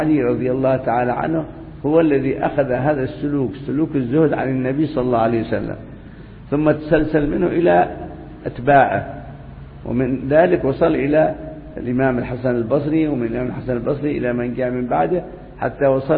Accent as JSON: {"language": "Arabic", "region": "Hadhramaut", "country": "Yemen", "said": "عندنا في حضرموت مثلا"}